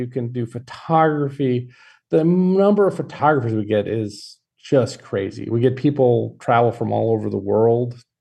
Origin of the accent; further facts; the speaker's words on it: Midwest, United States; accent: Midwest; There's my Midwest accent coming through.